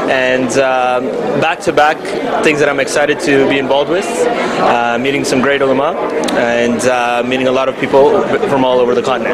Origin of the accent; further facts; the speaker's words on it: Toronto, Ontario, Canada; I'm from Toronto, Canada.